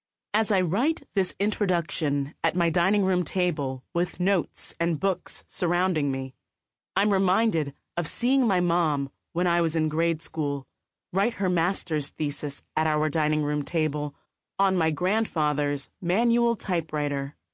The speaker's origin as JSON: {"language": "English", "town": "Detroit", "region": "Michigan", "country": "United States", "tie": "born or raised there", "said": "How growing up in Detroit, among hard-working people, entrepreneurs, and creative geniuses ignited my dreams"}